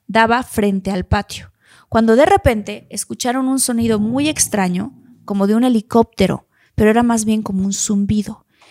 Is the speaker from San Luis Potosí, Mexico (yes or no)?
yes; San Luis Potosí, Mexico; Menciono que somos nosotros de San Luis Potosí capital